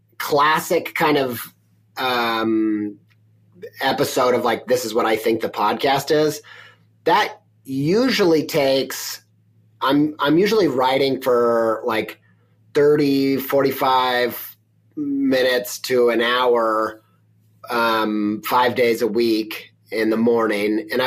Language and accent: English; Midwest, United States; I'm from the Midwest, come from a long line of food addicts and food lovers and whatever.